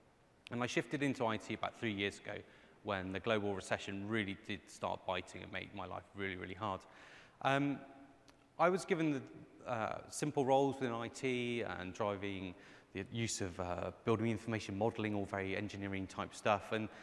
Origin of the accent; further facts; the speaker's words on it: United Kingdom; So I am a Brit, so let's give you a little bit of story about me.